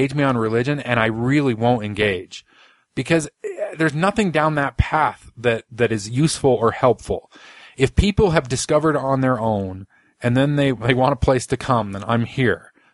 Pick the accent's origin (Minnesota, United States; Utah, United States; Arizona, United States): Utah, United States; Being born and raised in Utah, I know the majority are Mormons.